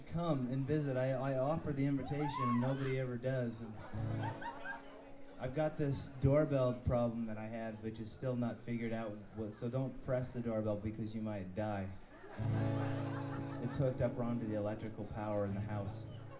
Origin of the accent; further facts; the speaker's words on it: Idaho, United States; I wrote this song when, before I started touring for a living, and I was from Idaho